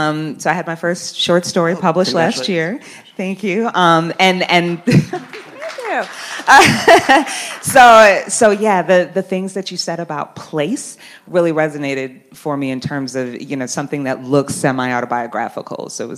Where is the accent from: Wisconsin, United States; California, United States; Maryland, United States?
Wisconsin, United States; Milwaukee; You know, growing up in Milwaukee, there are actually some Milwaukee people in the audience.